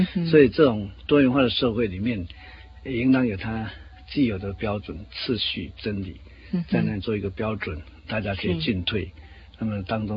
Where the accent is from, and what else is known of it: Taiwan